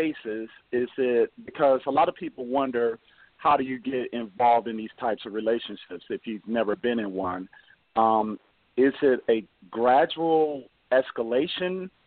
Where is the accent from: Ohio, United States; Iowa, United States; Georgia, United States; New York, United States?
Ohio, United States; now in Florida, United States; I'm from Ohio originally, and everybody's like down here in Florida. They just hug themselves when I say Ohio.